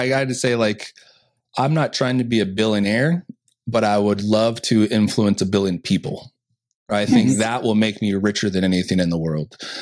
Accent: Mount Angel, Oregon, United States; I grew up in Mount Angel, you know, 45 minutes south of here or so of Portland.

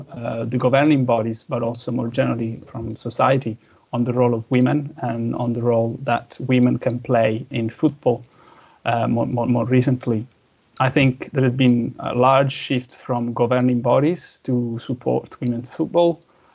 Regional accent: Reggio Calabria, Calabria, Italy; a follower of my hometown football club, which is currently playing in the second division of Italian men's football. My hometown football club is Regina

